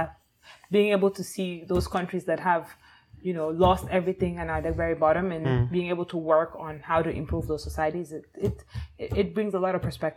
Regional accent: Sierra Leone; when we grew up in Sierra Leone, I always knew that I wanted to work in post-conflict or conflict-related societies

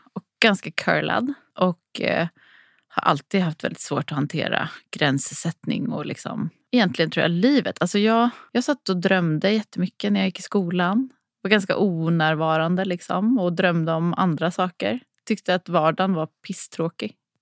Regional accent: Linköping, Östergötland, Sweden; Ja, sin absoluta början är från Linköping, där jag är uppvuxen.

